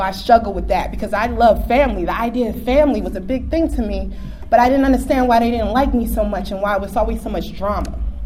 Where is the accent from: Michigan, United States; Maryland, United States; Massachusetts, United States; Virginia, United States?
Virginia, United States; Woodbridge; also born or lived in Japan; I was born out of the country, right? Military family. He named it Japan. And when we got back to the States, my mom bought a house in Woodbridge, Virginia.